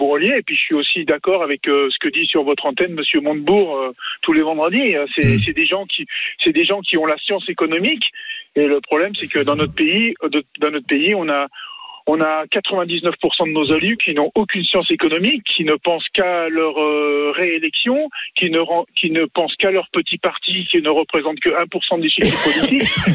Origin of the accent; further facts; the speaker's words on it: France; moi, je suis français